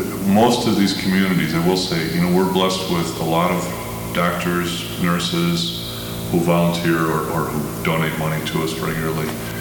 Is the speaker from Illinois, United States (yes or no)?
yes; Chicago, Illinois, United States; It's much more devastating to see than New York or the northern cities, you know, that I'm familiar with growing up in Chicago.